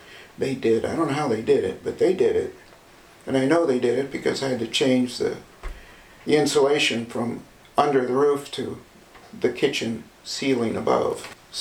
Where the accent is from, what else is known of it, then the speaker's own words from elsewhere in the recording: Columbus, Ohio, United States; born there; I was born in Columbus, Ohio, almost in a taxi.